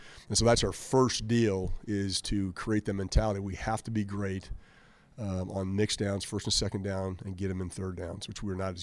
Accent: Spokane, Washington, United States; I'm from the Northwest. I'm from Spokane, Washington. I'm from Washington. This is home. I have family here.

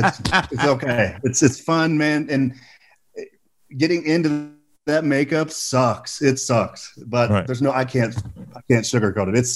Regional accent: Rockport, Indiana, United States; It was right outside my hometown. Yeah. In Rockport, Indiana.

